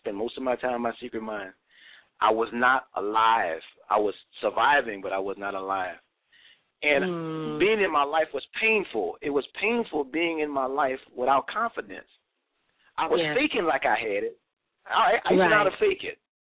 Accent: New Orleans, Louisiana, United States; accent: New Orleans; I talk like I'm from New Orleans. Sometimes I use some of that Louisiana slang. Sometimes people don't understand me.

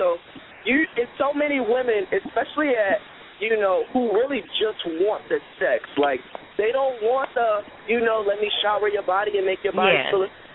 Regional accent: Rochester, New York, United States; I'm not from Buffalo myself. I'm actually from Rochester.

